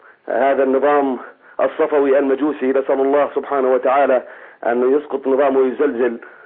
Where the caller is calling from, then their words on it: Irbid, Irbid Governorate, Jordan; انا بتحدث معك من الاردن.